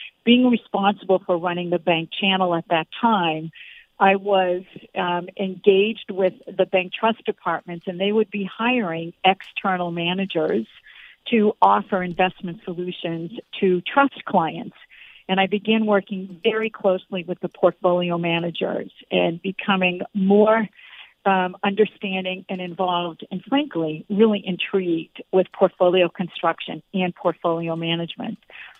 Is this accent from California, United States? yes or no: no; Boston, Massachusetts, United States; And I was from Boston, so I wanted to take a shot at working in New York City.